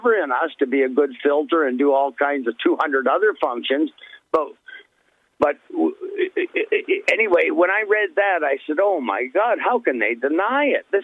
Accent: Hamilton, Ontario, Canada; That's the medical center of Canada, is Hamilton, Ontario, my hometown.

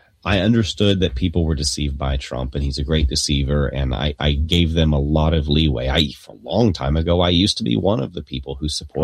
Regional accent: North Carolina, United States; now in Florida, United States; Yeah, I'm in Florida now. I'm from North Carolina.

